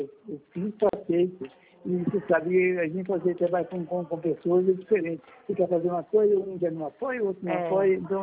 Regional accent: São Paulo, Brazil; eu sou de São Paulo

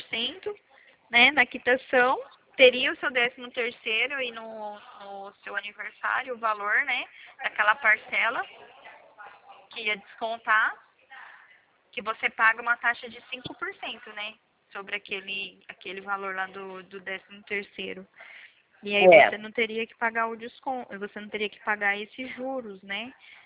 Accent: Dracena, São Paulo, Brazil; Eu sou aqui de Dracena.

